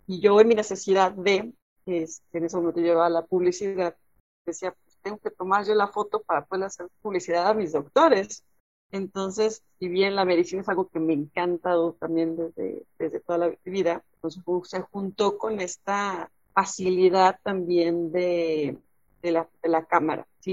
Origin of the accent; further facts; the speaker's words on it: Mexico City, Mexico; soy mexicana, como bien les platicábamos, desde la ciudad capital, Ciudad de México.